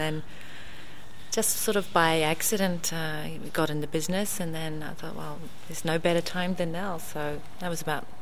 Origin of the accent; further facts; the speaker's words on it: New Zealand; because I'm from New Zealand and everything's very green